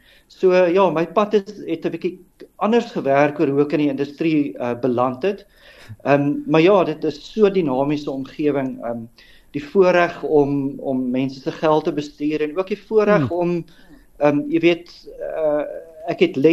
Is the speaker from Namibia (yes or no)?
no; Potchefstroom, North West, South Africa; born or raised there